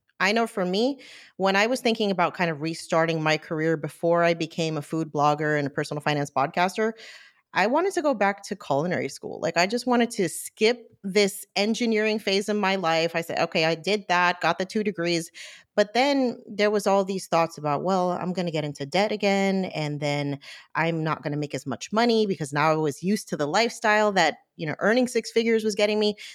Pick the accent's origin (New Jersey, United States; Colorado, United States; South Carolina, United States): New Jersey, United States; born there; And then I was born in New Jersey.